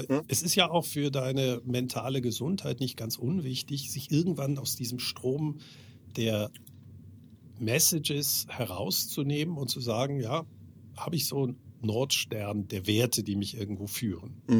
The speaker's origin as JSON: {"language": "German", "country": "Germany", "moved": "as an adult", "lives_now": "Switzerland", "said": "Ich bin aus Deutschland als Investmentbanker in die Schweiz gezogen."}